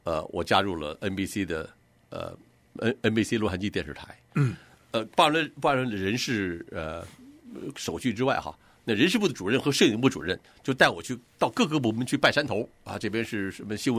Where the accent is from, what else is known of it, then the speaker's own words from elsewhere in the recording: Beijing, China; 他问我从哪里来的，我说我从中国来的，他说是 Peking 吗？我说是北京